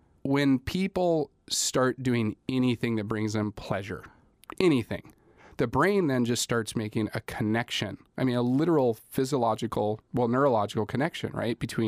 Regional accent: Girdwood, Alaska, United States; And frankly, I grew up in Girdwood.

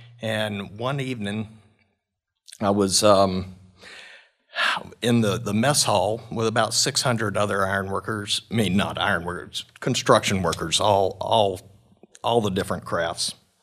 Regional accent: Shreveport, Louisiana, United States; My hometown is Shreveport, Louisiana, and that's

